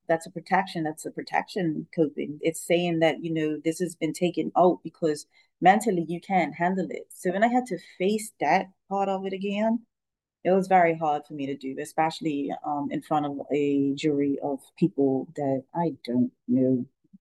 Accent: St. George's, Saint George, Grenada; So traditionally, I'm from St. George's

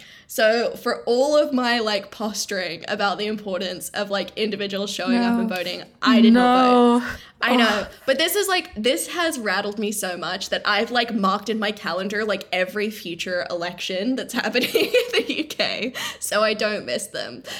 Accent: Australia; now in United Kingdom; I'm a citizen of the Commonwealth, right? So I'm an Australian.

